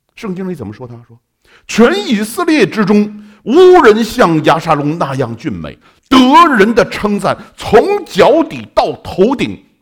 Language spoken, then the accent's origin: Chinese; China; 我们中国人是这个哈，发受之父母哈，这个所以中国人从来不剪短发的